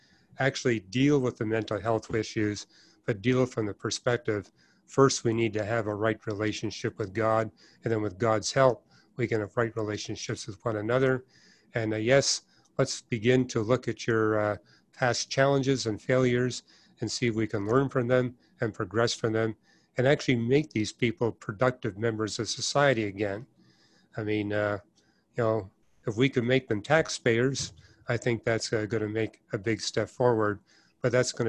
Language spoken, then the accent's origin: English; Canada; I mean, I'm from Canada, and Victoria and Vancouver have by far the largest homeless population in Canada